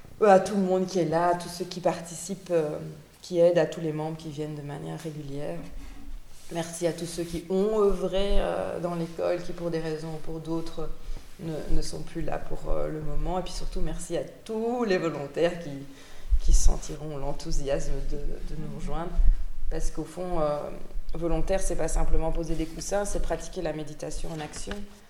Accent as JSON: {"language": "French", "region": "Brussels", "country": "Belgium", "said": "Donc pour le moment, ça n'est qu'à Bruxelles parce"}